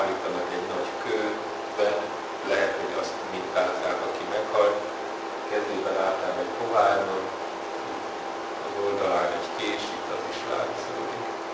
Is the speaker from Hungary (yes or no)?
yes; Hungary; Büszke vagyok arra, hogy magyar vagyok, és vagyunk